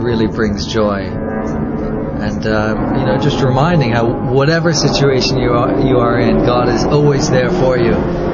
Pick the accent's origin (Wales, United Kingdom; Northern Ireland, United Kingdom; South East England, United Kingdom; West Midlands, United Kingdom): Northern Ireland, United Kingdom; despite the fact that I'm from Northern Ireland